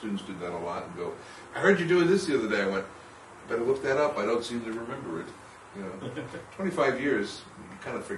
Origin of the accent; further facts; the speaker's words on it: New York, United States; from New York.